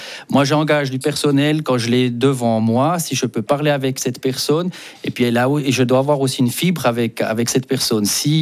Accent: Jura, Switzerland; je suis jurassien, je suis aussi né ici dans le canton du Jura, puis je défends aussi le canton du Jura. Et je suis suisse alémanique, donc voyez, je suis partagé.

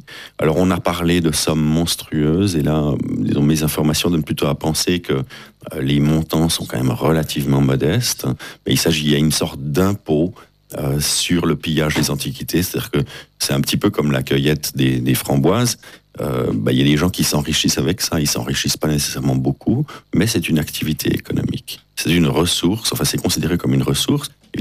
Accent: Switzerland; Et là, en tant que Suisse, on doit avoir un petit peu des sueurs froides

